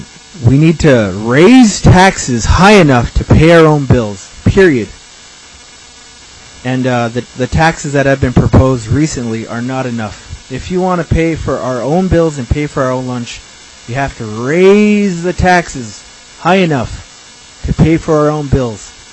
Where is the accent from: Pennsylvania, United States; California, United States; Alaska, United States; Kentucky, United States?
Alaska, United States; Juneau; I'm here from Juneau.